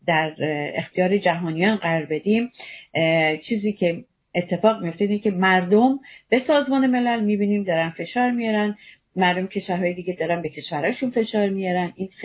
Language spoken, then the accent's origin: Persian; Iran; وظیفه ما به عنوان یک ایرانی در خارج کشور